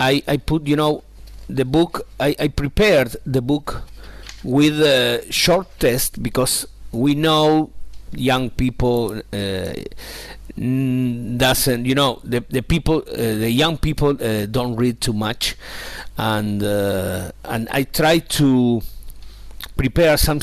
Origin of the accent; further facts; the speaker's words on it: Argentina; I am from Argentina